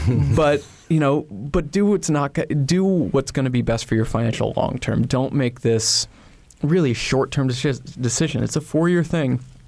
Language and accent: English; Bloomington, Indiana, United States; I mean, I'm from Bloomington. I have a degree from IU. I love this town.